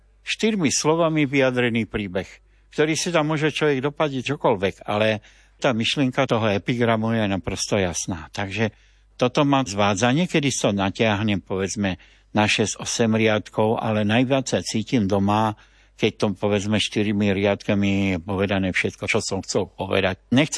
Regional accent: Zlín, Zlín Region, Czechia; V Zlíne, odkiaľ pochádzam, sme mali v mladosti skupinu

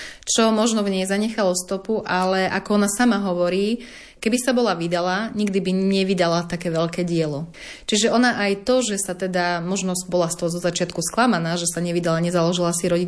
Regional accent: Banská Bystrica Region, Slovakia; sme obidve rodáčky z Novohradu, aj keď z rôznych častí teda nášho veľkého regiónu.

